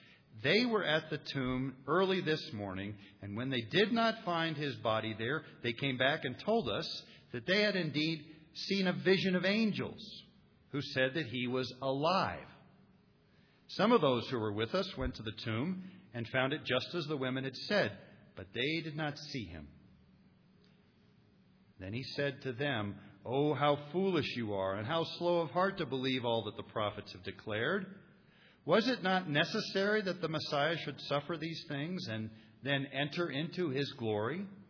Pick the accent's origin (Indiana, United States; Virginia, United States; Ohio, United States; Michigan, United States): Ohio, United States; Columbus; it's still published in Columbus, Ohio, my hometown, these 47 years later.